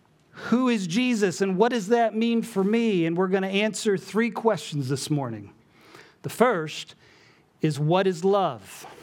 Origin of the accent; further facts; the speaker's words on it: United States; As an American, as a Mzungu, that means crazy white person, why would you come here